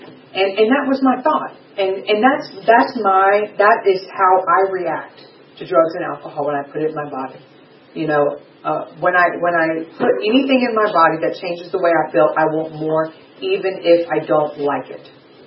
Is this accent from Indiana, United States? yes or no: no; Georgia, United States; I was raised in South Georgia, Henry County, a little near Clayton County, which is where I hung out.